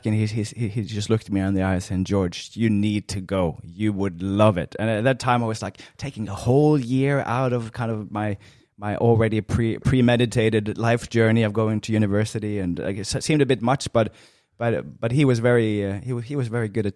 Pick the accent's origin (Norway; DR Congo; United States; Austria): Norway; English is a second language; I grew up in Norway in a very small town, 3,000 people in the town, so a small town, and that's where I, you know, I've grown up in a Christian family